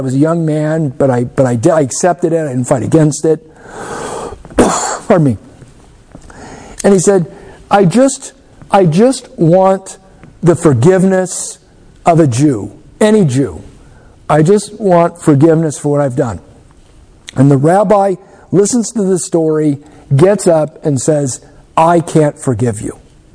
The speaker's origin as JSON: {"language": "English", "region": "Minnesota", "country": "United States", "said": "This is not something that we just sort of naturally do because we're nicer people, because we're from Minnesota, because we're compassionate, because we're modern."}